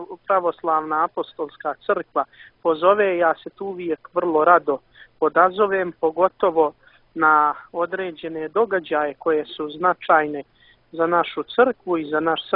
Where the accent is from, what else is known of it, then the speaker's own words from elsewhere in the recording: Montenegro; Pjevanjem uz gusle se bavim od svoje 10. godine, to je kod nas u Crnoj Gori tradicija.